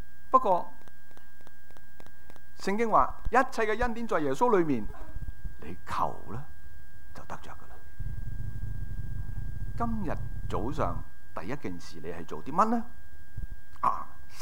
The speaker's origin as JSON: {"language": "Chinese", "country": "Hong Kong", "said": "不过现在我们没什么胡须的，我们香港人就很少留须"}